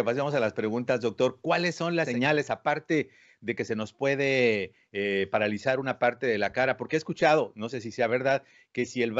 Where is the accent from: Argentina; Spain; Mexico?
Mexico; como venimos de México